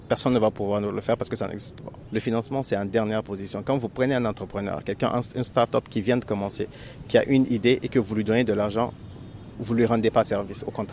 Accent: Niger; Aujourd'hui, par exemple, moi, en tant que Nigérien, j'ai envie d'investir, par exemple, aux États-Unis.

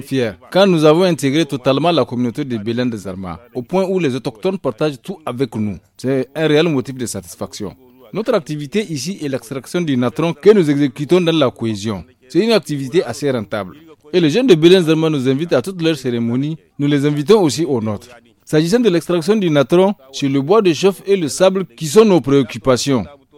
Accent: Tondikandia, Tillabéri, Niger; Nous sommes des Touaregs de Tondikandia. C'est la souffrance qui nous a poussés à venir ici chercher des lendemains meilleurs.

